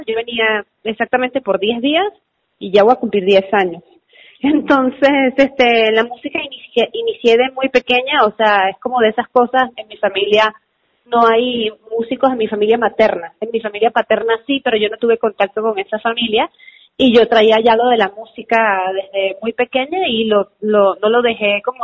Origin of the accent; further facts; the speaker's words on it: Venezuela; now in Mexico; la persona que me abrió la puerta o la opción a yo considerar México como un lugar donde yo también podía ser músico, no solo en mi natal Venezuela. Y y ahora realmente luego de llegar acá a México